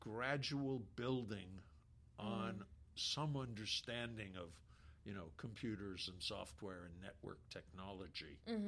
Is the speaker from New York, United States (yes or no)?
yes; New York, United States; Okay, I grew up in upstate New York.